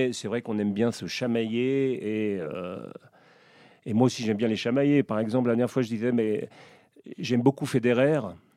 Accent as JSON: {"language": "French", "country": "France", "lives_now": "Switzerland", "said": "je suis français. Je travaille en Suisse, ici à Malévo, en tant qu'infirmier depuis... Enfin, c'est ma 14e année."}